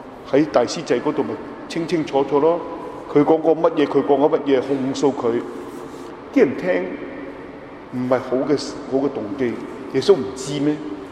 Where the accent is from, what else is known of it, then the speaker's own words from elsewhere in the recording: China; 我哋中國人咧好多時